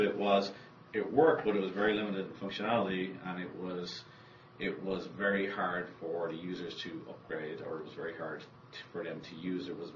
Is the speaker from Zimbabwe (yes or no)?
no; Ireland; I'm originally from Ireland